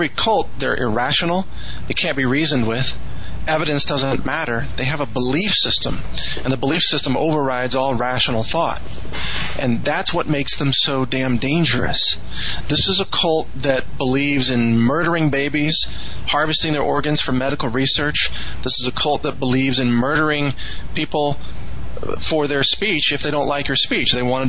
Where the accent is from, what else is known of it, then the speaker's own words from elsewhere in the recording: Texas, United States; I'm a Texan. I'm pro-Texas.